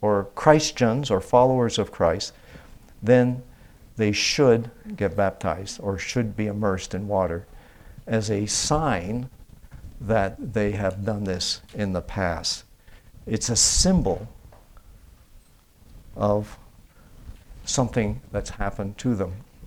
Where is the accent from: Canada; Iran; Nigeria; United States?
Canada; My parents belonged to the Church of England. I was raised in Canada, the Anglican Church.